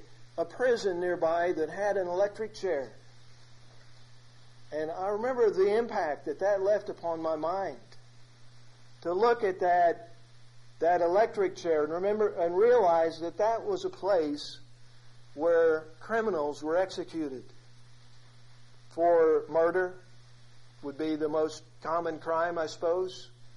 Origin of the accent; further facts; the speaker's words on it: Illinois, United States; I grew up in Illinois